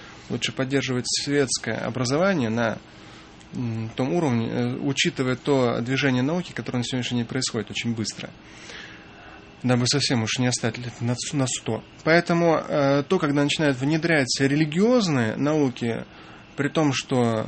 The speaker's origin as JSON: {"language": "Russian", "country": "Russia", "said": "я могу это сказать как мусульманин, я лучше скажу это просто как человек верующий, но как россиянин."}